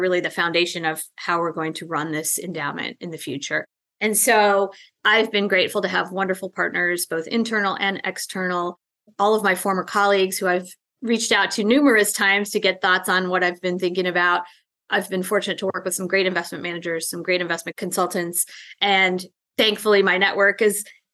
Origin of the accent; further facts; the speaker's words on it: Illinois, United States; So I grew up in the suburbs of Chicago, a city you know well, and really just had a lovely upbringing